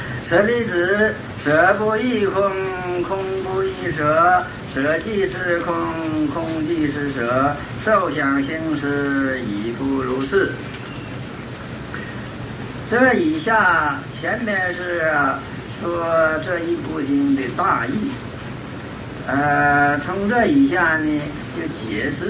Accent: China; 我们中国人应该说是一万啊

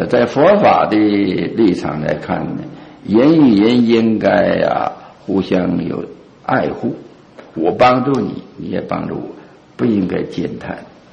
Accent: Qiqihar, Heilongjiang, China; 我小时候在齐齐哈尔读书的时候

